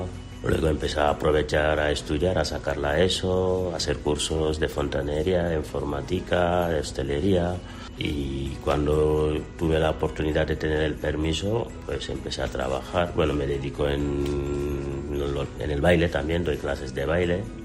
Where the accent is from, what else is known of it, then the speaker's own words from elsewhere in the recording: Senegal; now in Burgos, Spain; Yo soy de Senegal. En 2005 llegué en patera y, bueno, llevo 20 años en España y 18 en Burgos. Aquí me siento una más.